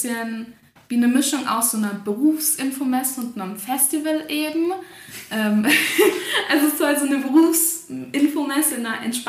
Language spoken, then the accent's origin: German; Baden-Württemberg, Germany